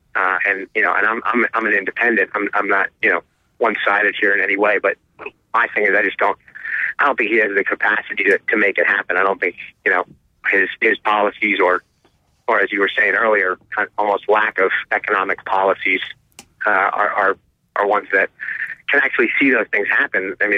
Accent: Massachusetts, United States; And I'm from Massachusetts, you know, I understand a little bit about the guy

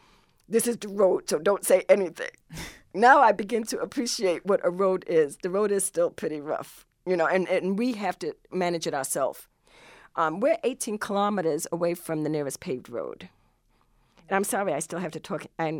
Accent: New York City, New York, United States; And like I said, I was born and raised in New York. I mean, I lived my first 23 years in New York City.

